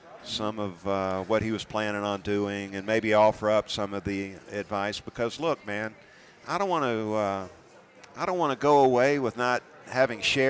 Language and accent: English; Valdosta, Georgia, United States; you've been spoiled growing up in Valdosta.